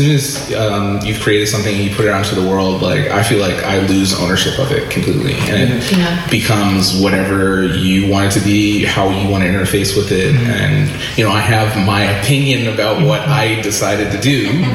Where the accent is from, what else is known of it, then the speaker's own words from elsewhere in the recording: Edmonton, Alberta, Canada; and I'm originally from Edmonton.